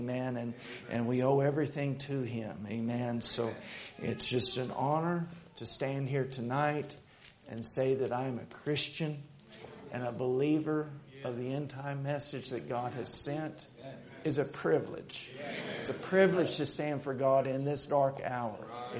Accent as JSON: {"language": "English", "region": "Oklahoma", "country": "United States", "said": "And we come from Oklahoma"}